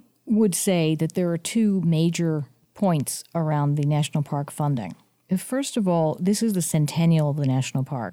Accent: San Mateo, California, United States; You know, I have to say that I grew up in San Mateo, California

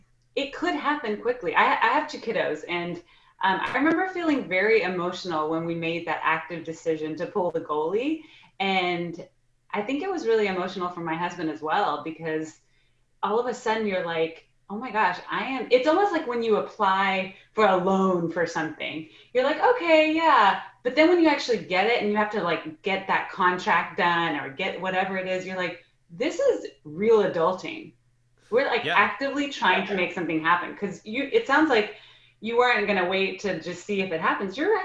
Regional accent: Texas, United States; I get Viviana because I'm from Texas.

